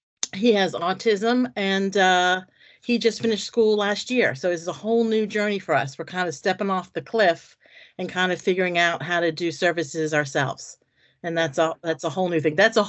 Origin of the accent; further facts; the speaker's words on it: Jenkintown, Pennsylvania, United States; now in New Jersey, United States; I've lived in South Jersey. I just did the math for 33 years. I grew up in Jenkintown of Goldberg's fame.